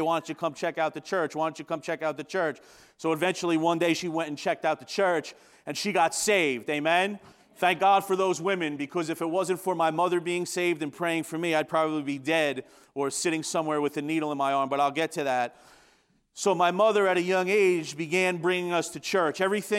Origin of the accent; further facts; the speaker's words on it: New York, United States; As you could tell by my accent, I'm not from Western New York. I grew up in a small town of 55,000 people on Long Island.